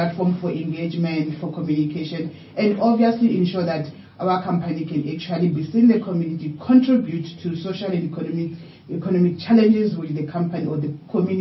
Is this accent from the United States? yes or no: no; Limpopo, South Africa; born there; I was born in Venda in the small village, a non-village called Ranpaswa in Jerere, somewhere very far.